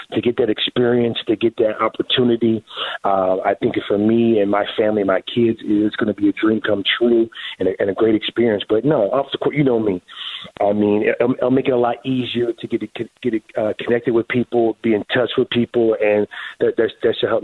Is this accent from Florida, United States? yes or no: no; California, United States; now in Phoenix, United States; Phoenix is home. Like I said, I bought a home. I sold my home in California, even though I'm from California, to be there when it's all said that I'll retire.